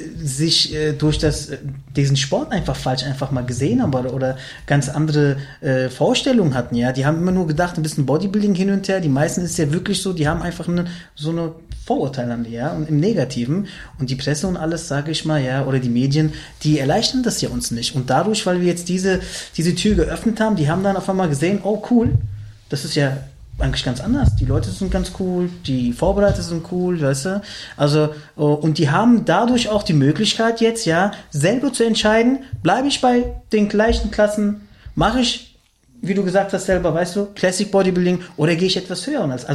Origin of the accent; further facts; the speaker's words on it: Hesse, Germany; born there; aber auf gut Deutsch oder Hessisch sage ich nur, dass ich der gebürtige Hesse bin.